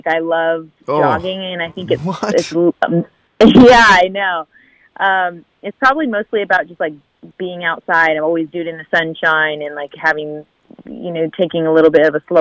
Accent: California, United States; Orange County, California.

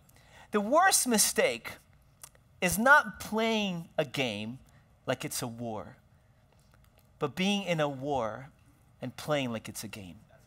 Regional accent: Brazil; I grew up in Brazil

